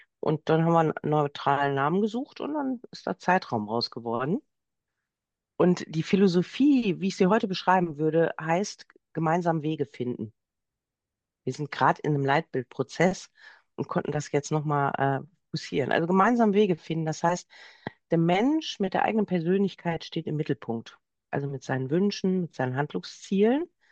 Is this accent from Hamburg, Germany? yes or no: no; Essen, North Rhine-Westphalia, Germany; born there; In Essen, meiner Geburtsstadt.